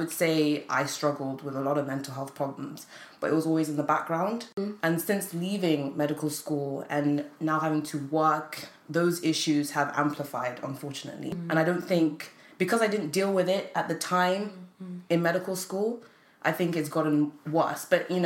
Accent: London, United Kingdom; I grew up in London.

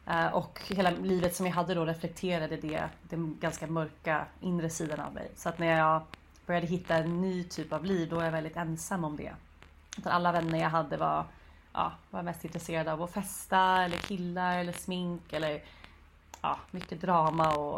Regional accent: Stockholm, Stockholm County, Sweden; also born or lived in Uppsala; Så jag är född i Uppsala men vuxit upp sen jag var 9 i Stockholm.

